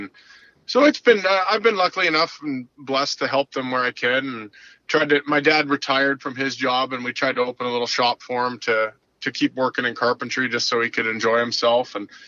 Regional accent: Saskatchewan, Canada; just slightly a little bit different than growing up in Saskatchewan.

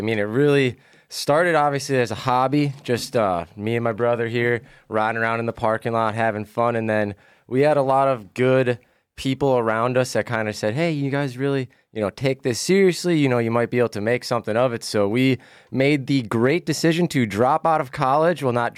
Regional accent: Wisconsin, United States; Yep, we are cheeseheads from Wisconsin.

